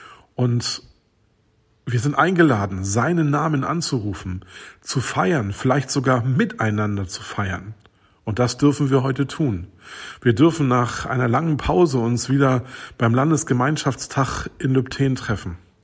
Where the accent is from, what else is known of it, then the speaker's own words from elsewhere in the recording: Berlin, Germany; Und ich als Berliner und als Fan, hab da auch ganz schön gezittert.